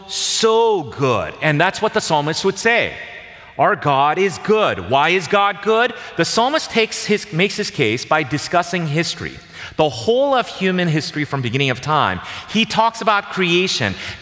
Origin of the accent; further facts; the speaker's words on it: South Korea; For those of you who are born and raised in South Korea like I was, my parents were born in Hwanghae province before they actually came down to South Korea right during the war.